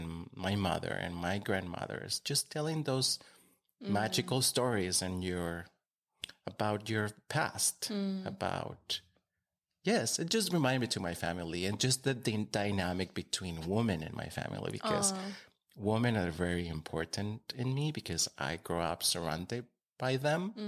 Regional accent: San Luis Rio Colorado, Sonora, Mexico; I'm from Mexico, and I'm from a small town in the north of Mexico, just on the border with the United States. It's named San Luis Rio Colorado, and it's just on the border with Arizona.

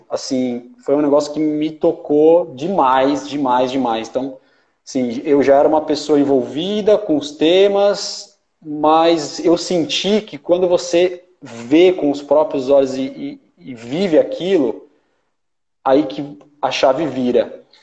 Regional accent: São Paulo, Brazil; eu sou aqui de São Paulo, sou mergulhador há 22 anos

